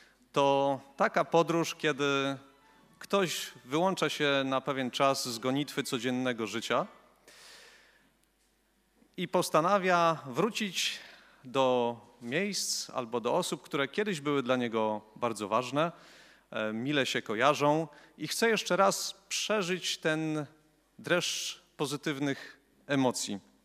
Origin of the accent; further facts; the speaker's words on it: Gdańsk, Pomeranian Voivodeship, Poland; Skoro podróż i skoro jesteśmy z Gdańska, tak jak Cherson czy Odessa, Gdańsk jest miastem portowym